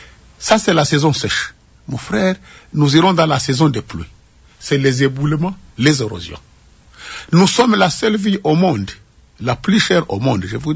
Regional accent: Walungu, South Kivu, DR Congo; born there; je suis né à Walungu, c'est à 20-30 kilomètres de la ville de Bukavu. Je suis dans la ville de Bukavu depuis 45 ans, interrompu.

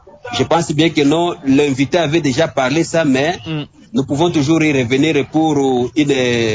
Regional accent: DR Congo

